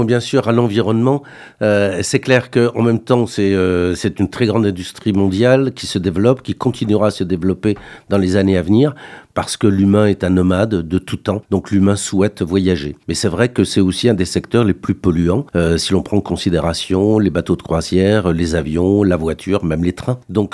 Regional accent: Grand Est, France; born there; En fait, je suis né dans le Lorraine

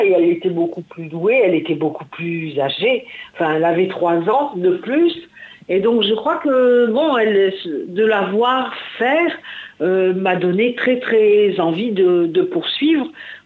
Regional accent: Paris, Île-de-France, France; now in Dordogne, France; au départ, je viens de Paris. Voilà, je vis en Dordogne depuis bien longtemps.

